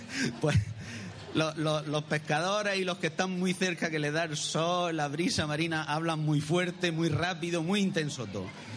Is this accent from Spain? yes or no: yes; Region of Murcia, Spain; Somos la cuadrilla de la Cuesta de Gos de Águila. Somos de la costa murciana.